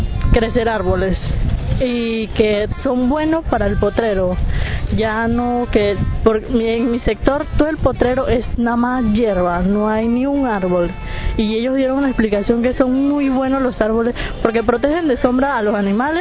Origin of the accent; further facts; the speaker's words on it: Panamá Oeste, Panama; vengo de los Hules, Tinajones y Caño Quebrado.